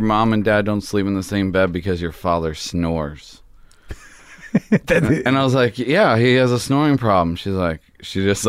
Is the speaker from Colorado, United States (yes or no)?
no; Baltimore, Maryland, United States; Baltimore.